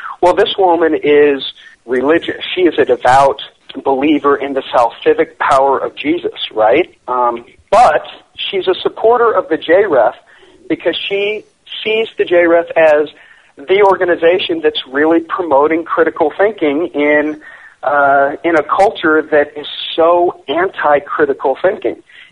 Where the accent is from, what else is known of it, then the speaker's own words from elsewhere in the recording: St. Louis, Missouri, United States; I'm from St. Louis originally. My grandmother, my parents are there.